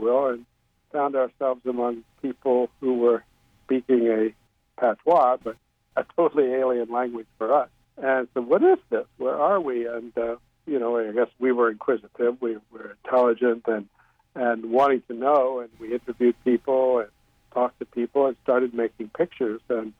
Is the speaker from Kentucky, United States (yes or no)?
yes; Louisville, Kentucky, United States; also born or lived in Chicago; Of course, I'm from Kentucky, but from Louisville. So I'm basically a city boy and spent my graduate years in Chicago